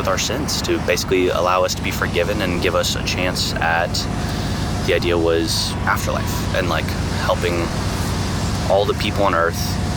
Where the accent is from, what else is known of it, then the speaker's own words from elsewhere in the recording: the South, United States; I grew up in the South. I was raised Catholic, and so I know that lifestyle very well and what that means.